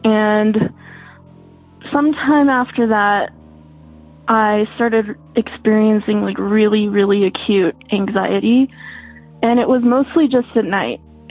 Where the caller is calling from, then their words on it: Santa Fe, New Mexico, United States; I'm calling from Santa Fe, New Mexico.